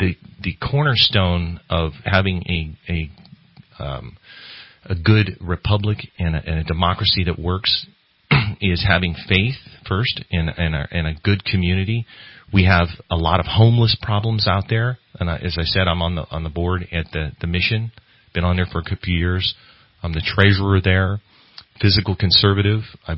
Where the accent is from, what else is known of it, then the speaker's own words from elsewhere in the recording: Redding, California, United States; But yeah, Reading's my hometown, and I was born here. Spent some time abroad serving in service to our nation